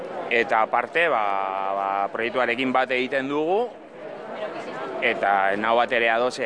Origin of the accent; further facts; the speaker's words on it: Vitoria-Gasteiz, Basque Country, Spain; hemengoa naiz, Gasteizkoa